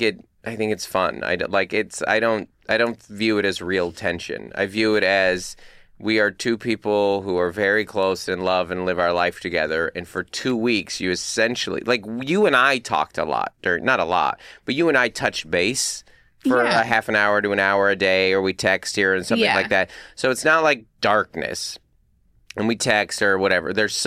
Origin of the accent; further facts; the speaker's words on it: Pacific Northwest, United States; I was out with Nate Bergetzi up in my hometown in the Northwest.